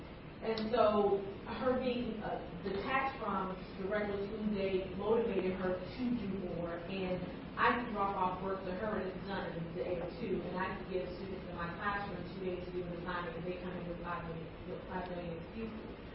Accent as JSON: {"language": "English", "town": "Chicago", "region": "Illinois", "country": "United States", "said": "I'm from Chicago as well"}